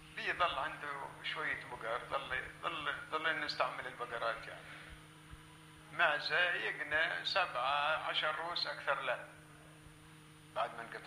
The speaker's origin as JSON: {"language": "Arabic", "country": "Palestine", "tie": "born or raised there", "moved": "yes", "said": "حتى طلعنا من فلسطين."}